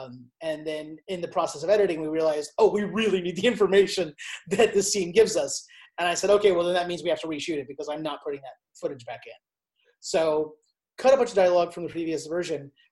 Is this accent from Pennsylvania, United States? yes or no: no; Kentucky, United States; And so growing up in Northern Kentucky, you know, you feel like you're on Tatooine.